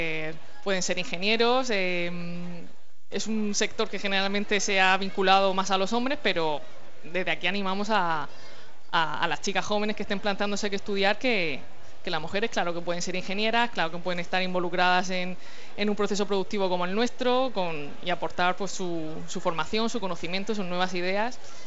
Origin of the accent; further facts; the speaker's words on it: Cartagena, Region of Murcia, Spain; No, en mi caso yo es que soy muy de Cartagena.